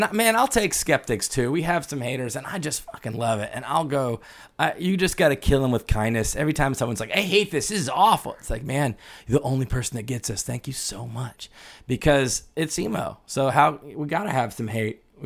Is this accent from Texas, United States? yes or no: yes; Texas, United States; But I'm from Texas, and I remember when W was just fucking president of the Rangers.